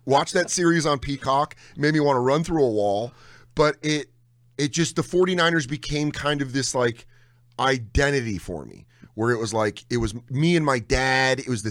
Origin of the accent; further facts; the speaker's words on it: Denver, Colorado, United States; And I grew up in Denver, which if you grow up in Denver, you give in to Bronco Nation.